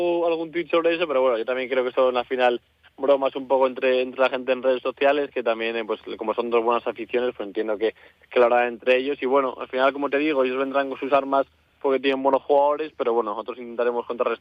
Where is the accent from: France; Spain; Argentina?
Spain; Madrid, Community of Madrid; Pues la verdad que siendo madrileño